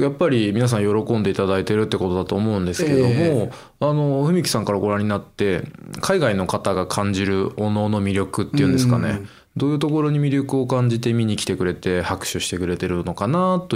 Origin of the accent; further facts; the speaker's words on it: Matsuyama, Ehime, Japan; 僕は松山ふるさとなんですよ。